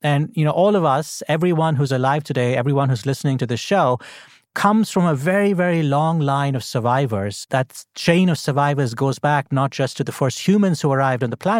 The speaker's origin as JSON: {"language": "English", "country": "India", "tie": "born or raised there", "said": "You know, I grew up in India, and one of the great Indian epics is the Mahabharata."}